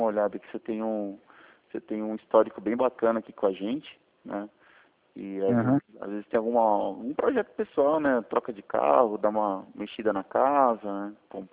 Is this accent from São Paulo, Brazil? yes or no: yes; São Paulo, Brazil; Não, sou daqui da região de São Paulo.